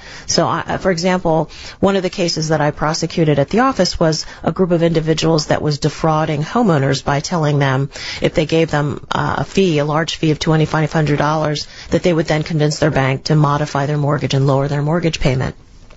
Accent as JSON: {"language": "English", "town": "Washington", "region": "District of Columbia", "country": "United States", "tie": "born or raised there", "said": "So I was born in Washington, D.C. and raised by two public servants who both worked in education."}